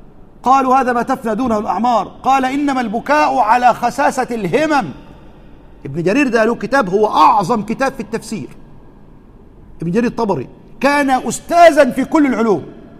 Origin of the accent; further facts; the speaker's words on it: Egypt; ومش عارف أعملها ودن قطة زي بيقولوا عندنا في مصر